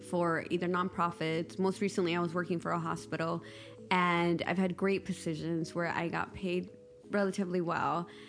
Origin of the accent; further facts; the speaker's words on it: San Pedro, California, United States; also born or lived in Durango, Mexico; I'm from San Pedro. Yeah. Yes. So I was born in Durango in Mexico.